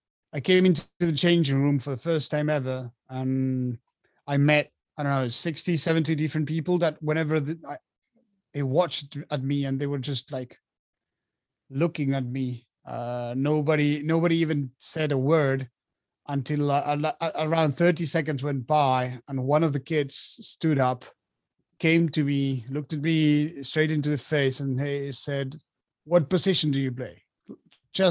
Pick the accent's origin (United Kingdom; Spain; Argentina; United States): Argentina; moved away as an adult; now in France; I was born and raised in Argentina, so I lived there since I was born till I was about 25, and 5 or 6 years ago, I've actually moved to France